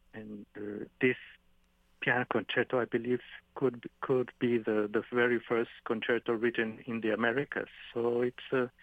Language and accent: English; Mexico; English is a second language; growing up in Mexico